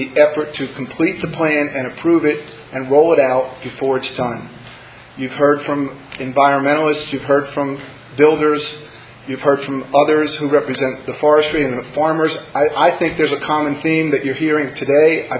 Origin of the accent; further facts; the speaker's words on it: New Jersey, United States; I am a citizen of Mendham, New Jersey. I was born and raised in New Jersey.